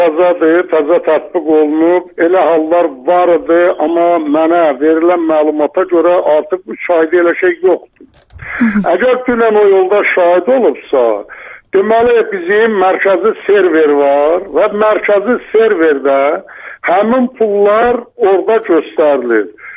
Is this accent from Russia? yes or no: no; Nakhchivan, Azerbaijan; düzdür, mən biraz yerli pərəstəyəm, Naxçıvanlıyam, Naxçıvanlıları çox istəyirəm